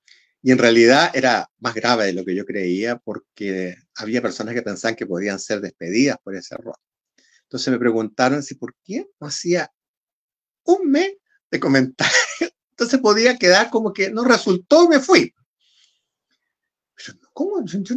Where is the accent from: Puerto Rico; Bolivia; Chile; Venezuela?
Chile; yo cuando nací no había televisión en Chile. Es decir, yo conocí la televisión a los 16 años